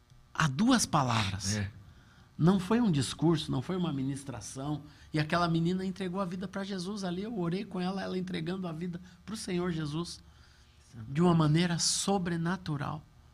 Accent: Russia; Portuguese is a second language; moved away as an adult; Eu sou russa e vim aqui para Londres para estudar.

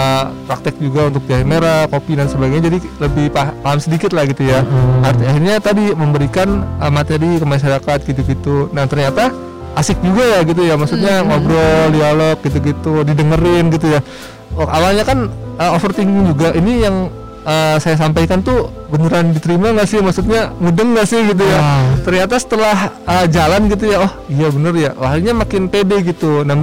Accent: Jambi, Indonesia; Saya dari Jambi

